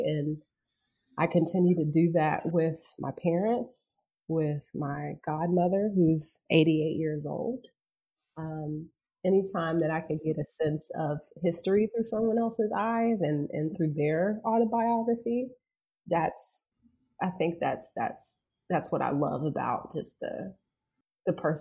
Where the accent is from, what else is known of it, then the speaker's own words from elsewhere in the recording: Augusta, Georgia, United States; So born and raised in Augusta, Georgia, right outside of Augusta, Georgia, which is the home of the Masters Golf Tournament.